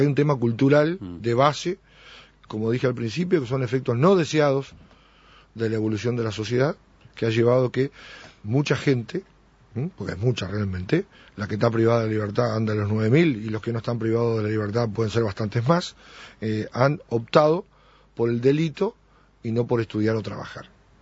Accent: Uruguay

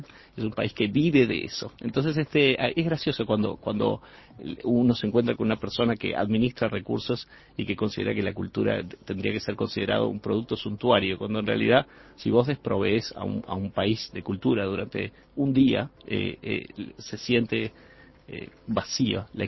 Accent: Mexico; now in Uruguay; murales muy grandes que trato de relacionar con mi infancia, que la pasé en México, donde la expresión muralística es fundamental.

